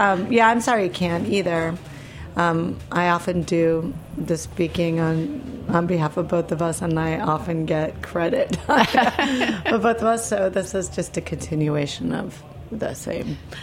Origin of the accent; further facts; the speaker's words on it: Midwest, United States; I grew up in the Midwest. My parents are from Argentina